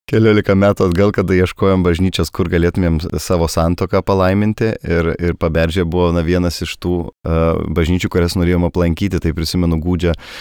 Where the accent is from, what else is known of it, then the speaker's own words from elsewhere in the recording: Kėdainiai, Kaunas County, Lithuania; tik tai mes iš Kėdainių krašto, ne iš vidurio Lietuvos abu kilimo